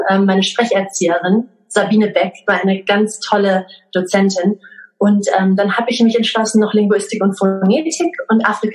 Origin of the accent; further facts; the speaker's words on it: Lower Saxony, Germany; Ich bin in einem kleinen Dorf in Niedersachsen aufgewachsen. Also auch sehr norddeutsch. Ich glaube, das Einzige, was da an anderen sprachlichen Themen herrscht, ist Plattdeutsch von meiner Oma. Aber ich bin einsprachig aufgewachsen